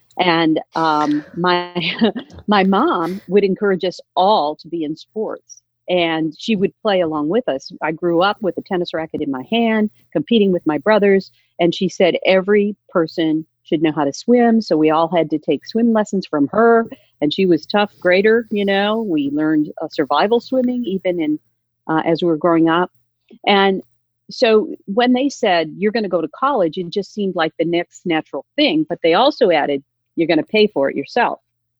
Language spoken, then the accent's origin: English; Wisconsin, United States; when you're a little kid growing up in Wisconsin, like me, climbing trees, you know.